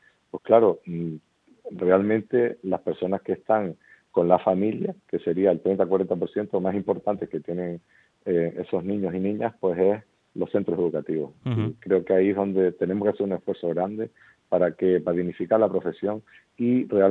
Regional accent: Los Llanos de Aridane, Canary Islands, Spain; born there; yo nací en los Llanos de Aridane

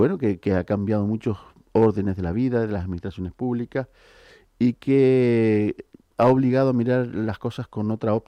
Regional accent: Puerto del Rosario, Canary Islands, Spain; Un placer ser un alcalde de mi pueblo, ¿no? De Puerto del Rosario.

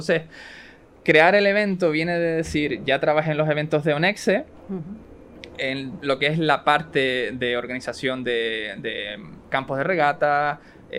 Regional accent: Puerto del Rosario, Canary Islands, Spain; Puerto Rosario, donde yo nací, pues mi municipio

